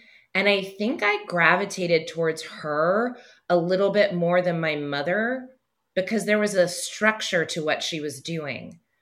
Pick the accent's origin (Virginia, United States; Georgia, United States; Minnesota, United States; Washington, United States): Virginia, United States; Roanoke; born there; I was born outside of Roanoke, Virginia. She grew up with brothers. I grew up with a brother.